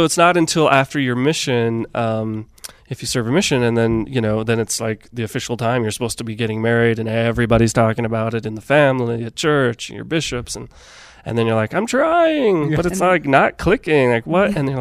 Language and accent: English; Chico, California, United States; No, I grew up in California.